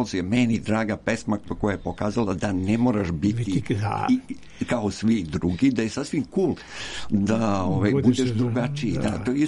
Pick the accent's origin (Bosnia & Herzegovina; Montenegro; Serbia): Serbia; Bela Crkva, Vojvodina; pogotovo ja sam rastao u Beloj crkvi u Banatu, Južnom Banatu